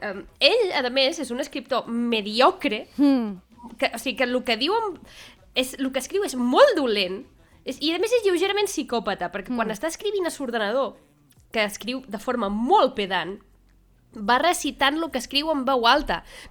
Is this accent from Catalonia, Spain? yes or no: no; Balearic Islands, Spain; he de dir que com a eivissenca em fa un poc d'enveja